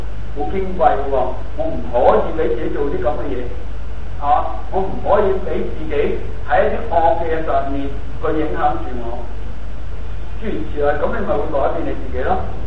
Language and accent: Cantonese; China; 即係佛教或者喺我哋中國人嚟講，人要自重啊